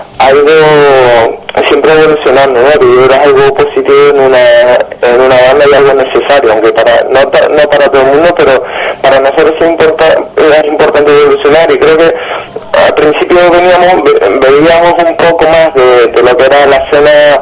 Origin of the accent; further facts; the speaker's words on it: La Laguna, Canary Islands, Spain; somos de La Laguna, de una ciudad en Tenerife